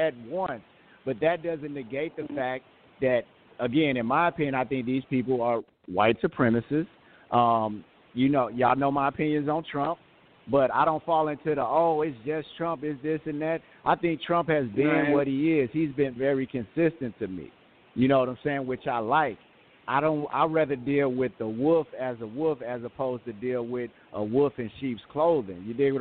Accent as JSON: {"language": "English", "country": "United States", "said": "but I'm an American, so, yeah, we see what it is."}